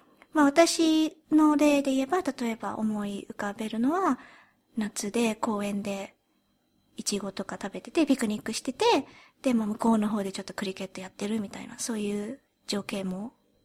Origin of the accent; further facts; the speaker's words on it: United Kingdom; also born or lived in Japan; このポッドキャストは日本生まれイギリス育ちの私たちがロンドンからお送りする日本語とイギリス英語のごちゃ混ぜ双語トークです。